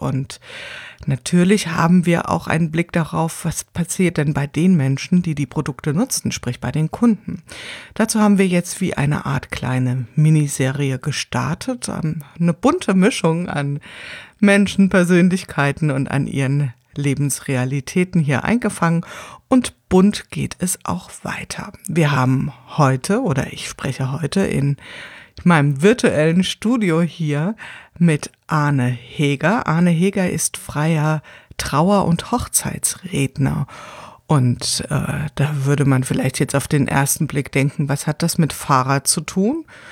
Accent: Wiesbaden, Hesse, Germany; ich komme ja hier aus Wiesbaden

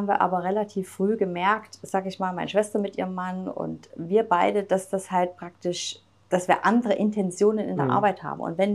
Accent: East Germany, Germany; dass ich ja aufgewachsen bin im Osten Deutschlands

